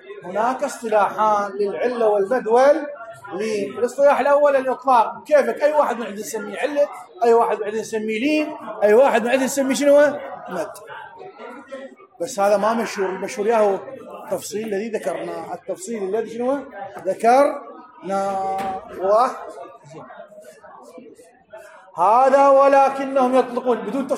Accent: Najaf, Najaf Governorate, Iraq; لانه ماكو عندنا بالنجف كتب لغه عربيه

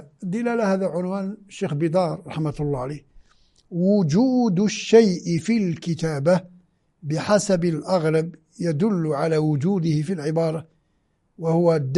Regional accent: Algeria; moved away as an adult; now in Qom, Iran; أول ما دخلت الحوزة في قم المقدسة وأنا جئت من الجزائر بذهنية جامعية، كنت أدرس في الجامعة الفيزياء النظرية

